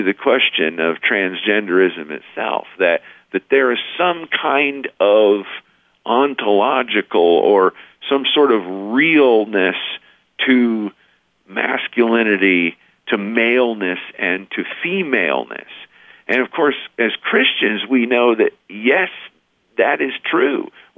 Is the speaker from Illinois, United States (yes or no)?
yes; Rockford, Illinois, United States; my hometown of Rockford, Illinois, because our local Catholic high school is in national news